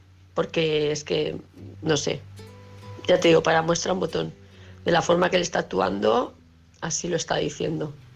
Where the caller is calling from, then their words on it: Palma de Mallorca, Balearic Islands, Spain; de Palma de Mallorca.